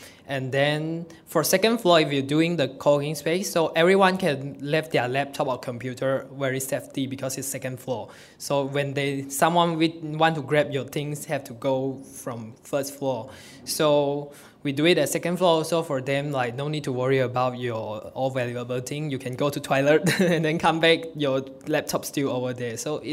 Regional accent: Klang, Selangor, Malaysia; Because actually I grew up in Klang, this is where I stay.

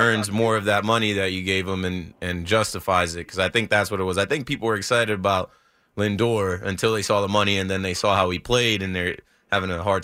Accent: New Jersey, United States; I'm from Jersey, seeing gambling be live in New Jersey

